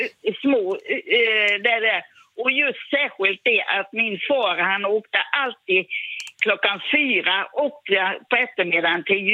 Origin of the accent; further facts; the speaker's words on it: Västra Götaland County, Sweden; Ja, jag är uppväxt i Västergötland på och? Ett bondställe ute på landet.